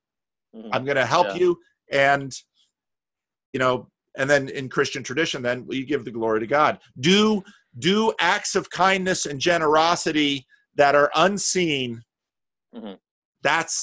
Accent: Paterson, New Jersey, United States; I grew up in Paterson, New Jersey, and there are all these little ghettos, in fact.

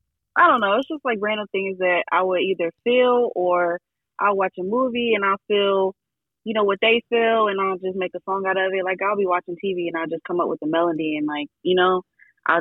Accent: Lynchburg, Virginia, United States; also born or lived in Greensboro; I started off in the country area around Lynchburg, and then like, I wasn't really there for that long. And I spent a few years in Greensboro.

